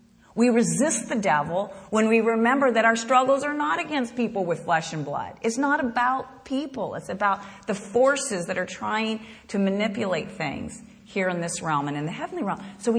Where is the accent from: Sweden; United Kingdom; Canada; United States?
United States; Asheville, North Carolina; I had the desire in my heart to live in my hometown in Asheville, North Carolina